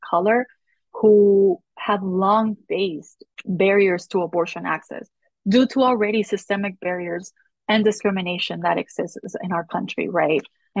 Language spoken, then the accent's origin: English; Nogales, Arizona, United States; I'm from Nogales, border town, right here in Arizona.